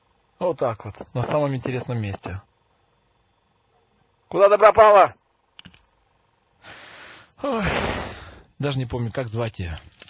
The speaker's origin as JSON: {"language": "Russian", "town": "Odesa", "region": "Odesa Oblast", "country": "Ukraine", "said": "Я из Одессы."}